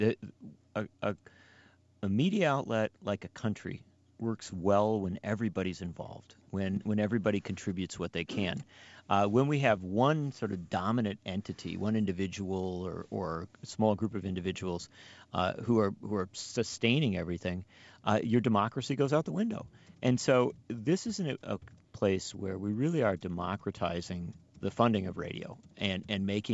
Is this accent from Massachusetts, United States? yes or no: no; Wisconsin, United States; It's a lot like my home state of Wisconsin.